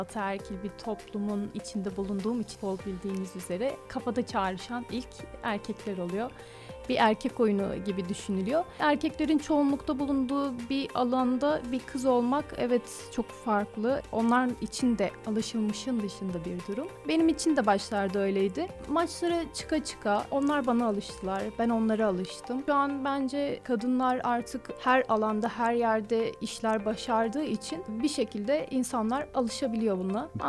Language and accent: Turkish; Edirne, Turkey; also born or lived in Erzurum; 1998 Erzurum doğumluyum. Bir yaşından beri Edirne'de yaşıyorum ve o zamandan beri buradayım.